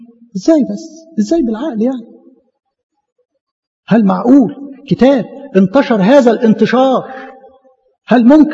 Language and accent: Arabic; Egypt; في الأقصر عندنا في مصر